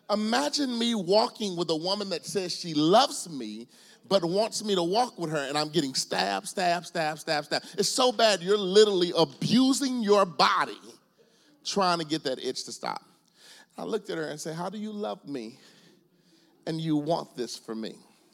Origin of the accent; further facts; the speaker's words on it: Dallas, Texas, United States; I grew up in Pleasant Grove and Oak Cliff.